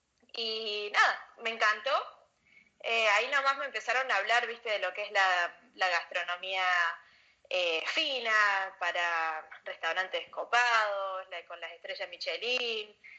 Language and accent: Spanish; Alta Gracia, Córdoba, Argentina; moved away as an adult; now in United States; Soy argentina, soy de Altagracia, Córdoba. Hace 10 años me mudé para Estados Unidos.